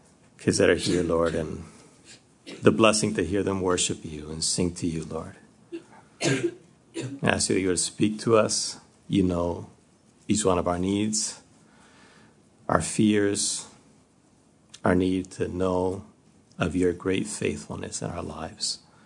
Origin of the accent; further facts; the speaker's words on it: Argentina; first language Spanish; English is a second language; Okay, I'm from Argentina. So my first language is Spanish.